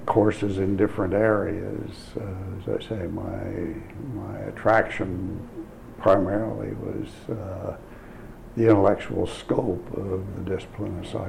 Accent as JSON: {"language": "English", "town": "Pasadena", "region": "California", "country": "United States", "tie": "born or raised there", "also_born_or_lived": "Kansas / Santa Barbara", "said": "Well, I was born on June 16, 1921 in a farmhouse in Kansas. And at the age of five, my family took me off to Southern California. So I started school in Pasadena, California, and eventually graduated from high school in Santa Barbara"}